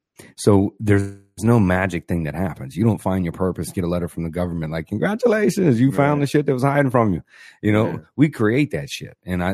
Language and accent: English; Florida, United States; being born and raised in Florida around here, man